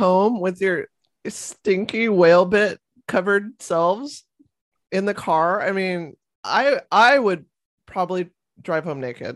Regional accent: California, United States; So where I grew up down in California, I saw several.

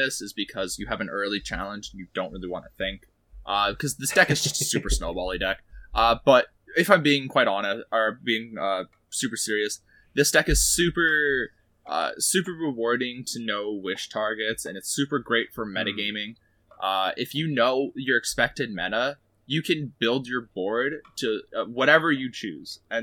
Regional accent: Edmonton, Alberta, Canada; I'm from Edmonton, which just means that I am literally in the middle of nowhere when it comes to GPs.

